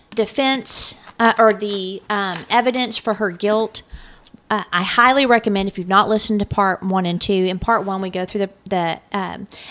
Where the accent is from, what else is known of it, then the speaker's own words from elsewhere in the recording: New Mexico, United States; I'm from New Mexico, so I wanted to do something that, you know